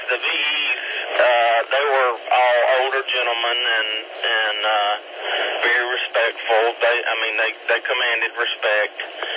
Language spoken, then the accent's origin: English; Campobello, South Carolina, United States; I hail from Campobello, South Carolina, but I have an alternate location up on the 12-mile river in Liberty, South Carolina